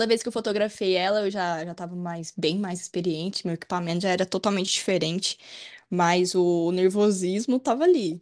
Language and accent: Portuguese; Cunha, São Paulo, Brazil; eu sou de Cunha, interior de São Paulo